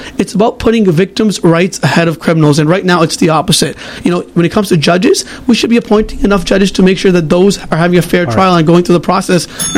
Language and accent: English; Brampton, Ontario, Canada; I live in the riding. I'm from Brampton North. I'm born and raised in Brampton North. When I grew up in the M section